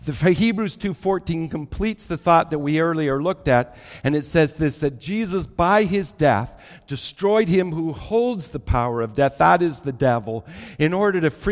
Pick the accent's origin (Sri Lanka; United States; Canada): Canada; Because here in Canada, I'm a Canadian.